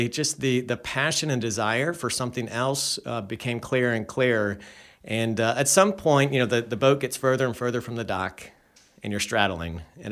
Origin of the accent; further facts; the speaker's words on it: Charlotte, North Carolina, United States; Yeah, so I grew up here in Charlotte and went to UNC Chapel Hill, studied education, came back here and taught school, coached tennis, loved it.